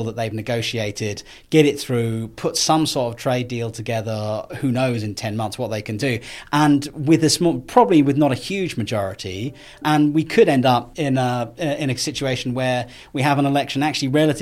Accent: Winchester, South East England, United Kingdom; So I grew up in Winchester, and that's where I live now

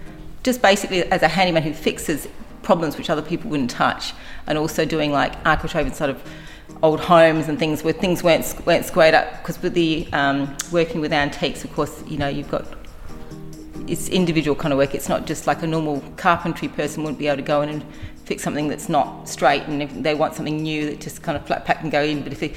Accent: Isle of Man; now in Australia; I'm from the Isle of Man, which is in the Irish Sea

